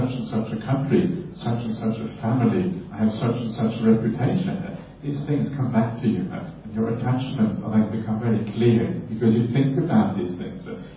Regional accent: Norway; now in Australia; they ask me, where are you from? Norway. Well, an hour away. Like Australia, I'm not sure where I'm from anymore, but I used to be from Norway before now.

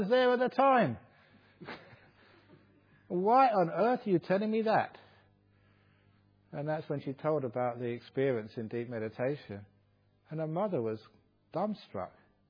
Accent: England, United Kingdom; born there; Maybe it's because I was born in England, I'm supposed to be polite.

